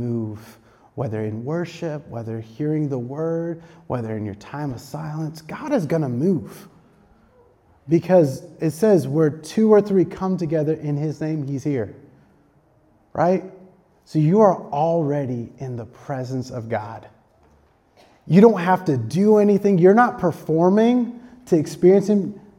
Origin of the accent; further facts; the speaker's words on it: India; As an Indian, it resonated a little bit more with me.